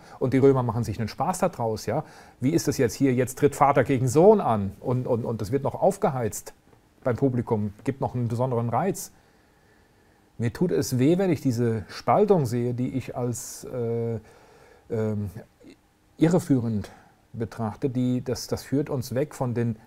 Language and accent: German; West Germany, Germany; Ich komme ja aus dem Westen, da ist es noch viel, mir ist es viel präsenter. Ich bin Jahrgang 1960, ja.